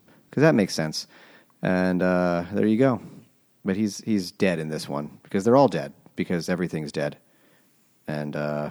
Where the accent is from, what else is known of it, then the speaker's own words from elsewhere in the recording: New York, United States; Yeah, I'm not an expert tree climber. I'm from New York.